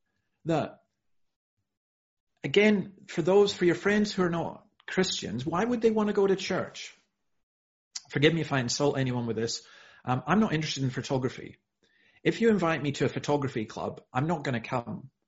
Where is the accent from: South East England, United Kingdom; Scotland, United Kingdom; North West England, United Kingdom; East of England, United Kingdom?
Scotland, United Kingdom; I grew up in the Scottish Highlands and it was so beautiful.